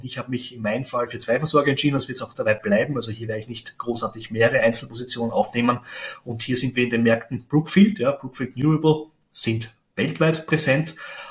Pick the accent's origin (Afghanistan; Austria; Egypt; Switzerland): Austria; für mich als Österreicher